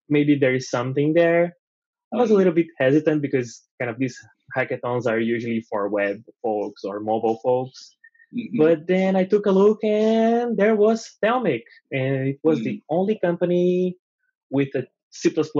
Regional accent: Brazil; I wanted kind of to relocate to a better place because I'm from Brazil. So it's kind of, I'm from a good region, but, you know, it's not as good as New Zealand or Canada.

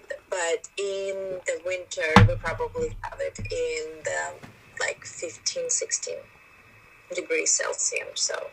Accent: Crimea, Ukraine; now in United States; I'm just saying I grew up in Crimea. It's a peninsula on the Black Sea and we've always had sun.

